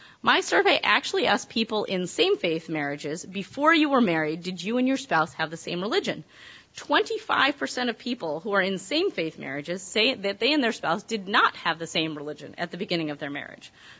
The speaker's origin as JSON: {"language": "English", "region": "Massachusetts", "country": "United States", "tie": "born or raised there", "said": "I grew up in Massachusetts, but my childhood rabbi is now in Seattle."}